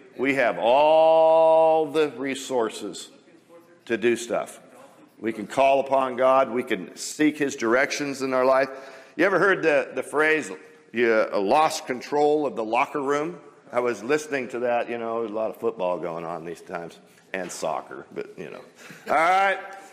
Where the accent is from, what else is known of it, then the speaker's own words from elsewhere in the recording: Kirkland, Washington, United States; I'm from Kirkland, Washington. We had some of the nicest Little League baseball facilities on the planet.